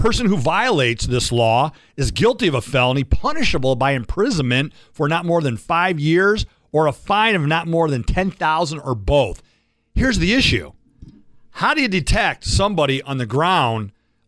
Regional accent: Oak Park, Michigan, United States; Then we crossed 8 Mile near North End, and I grew up in Oak Park, went to Berkeley.

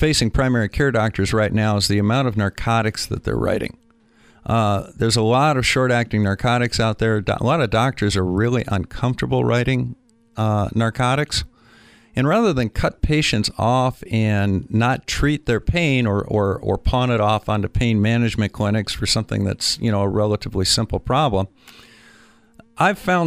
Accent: Gobles, Michigan, United States; also born or lived in Florida; I'm from Goebbels, Michigan, down by Kalamazoo. Grew up down there and in Florida.

